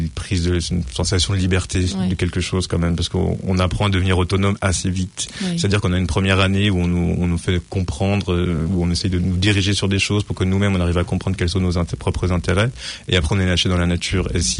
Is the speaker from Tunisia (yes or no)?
no; France; je suis français